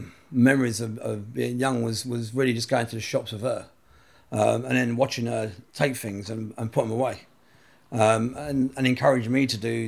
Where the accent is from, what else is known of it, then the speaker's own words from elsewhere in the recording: Camden Town, London, United Kingdom; Yeah, I'm from Camden Town. I come from a single parent family.